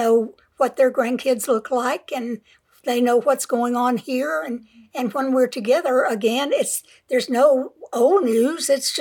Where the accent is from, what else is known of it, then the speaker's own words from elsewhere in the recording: San Diego, California, United States; and I grew up in San Diego, and when we would go to dance at one of the clubs there